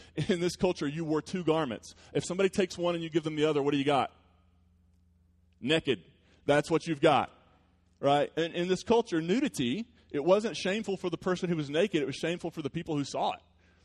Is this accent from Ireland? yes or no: no; West Virginia, United States; And you don't forget where I'm from. I'm from the West Virginia line, baby.